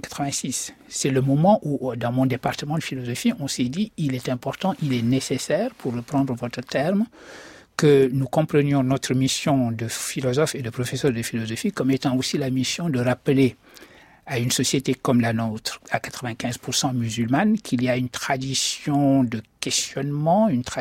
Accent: Senegal; quand je rentre chez moi au Sénégal, après avoir fini l'école

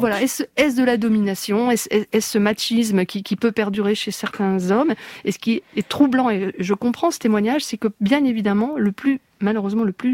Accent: Hauts-de-France, France; Moi je viens donc du Pas-de-Calais

